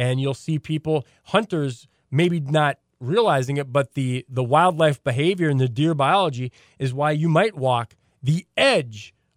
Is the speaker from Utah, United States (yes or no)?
no; North Dakota, United States; And I've never, you know, growing up in North Dakota, you never really revered the shelter belt because they were everywhere.